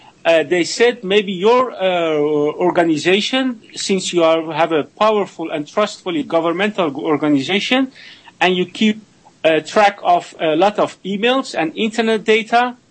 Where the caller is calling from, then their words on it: Amsterdam, North Holland, Netherlands; I'm calling from Holland, from Amsterdam.